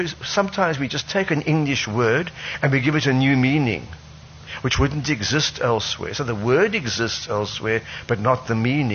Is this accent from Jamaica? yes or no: no; Cape Province, South Africa; born there; I was born in the Cape province.